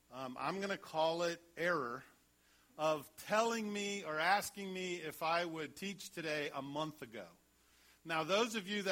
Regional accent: Washington, D.C. area, United States; I grew up outside of Washington, D.C., which comes with its own challenges. And I went to public school my whole life.

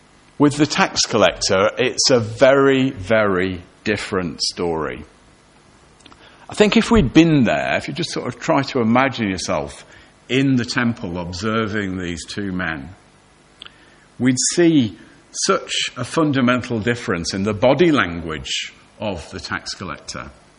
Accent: Cheadle, North West England, United Kingdom; When I was a child, growing up in Cheadle in Cheshire, our next door neighbour, he was a tax collector.

